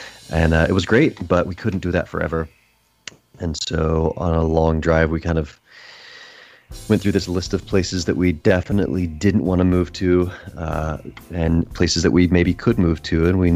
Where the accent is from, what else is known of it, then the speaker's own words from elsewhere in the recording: Texas, United States; And we're both from North Texas. Our families are from the Fort Worth area.